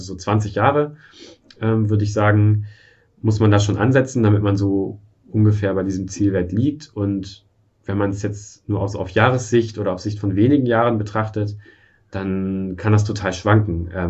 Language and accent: German; Germany; born there